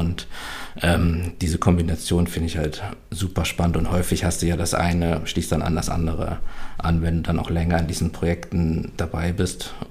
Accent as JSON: {"language": "German", "town": "Freiberg", "region": "Saxony", "country": "Germany", "tie": "born or raised there", "said": "ich komme ja gebürtig aus Sachsen. Ich habe also meine Kindheit, Jugend viel in Sachsen auch verbracht, ganz viele Verwandte. Meine Oma wohnen alle noch in Sachsen. Ich bin in Freiberg geboren, auch eine Universitätsstadt."}